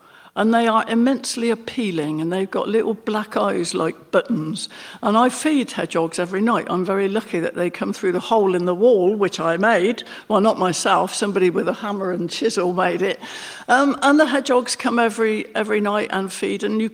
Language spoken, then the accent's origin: English; South East England, United Kingdom; I was brought up in North Berkshire, and I was absolutely surrounded by wildlife of all kinds